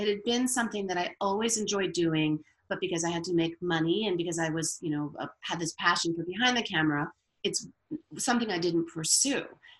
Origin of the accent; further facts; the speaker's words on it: Brooklyn, New York, United States; I was always a storyteller. Growing up in Brooklyn, my dad, who was actually, his job was in radio.